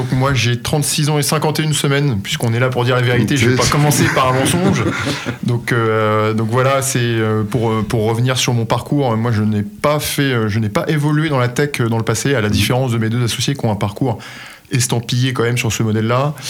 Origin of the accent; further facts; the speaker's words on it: Le Havre, Normandy, France; je suis un pur sang havrais, hein, je suis né au Havre. Et j'affectionne énormément cette ville.